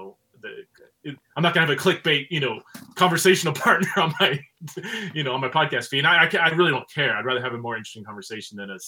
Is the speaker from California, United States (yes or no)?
yes; Fresno, California, United States; also born or lived in Scotland / Ohio; So I grew up, born and raised in California, spent most of my, born in Southern California, grew up in Fresno, California, which is the armpit of California